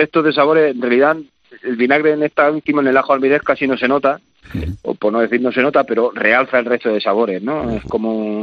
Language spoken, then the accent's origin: Spanish; Huéscar, Andalusia, Spain; Yo vengo de Huéscar, en Granada